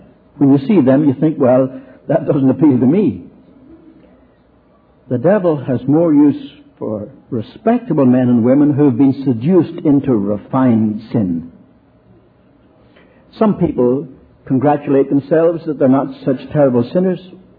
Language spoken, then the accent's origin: English; Ireland; But I remember growing up on Ireland, a lot of people didn't believe in the devil.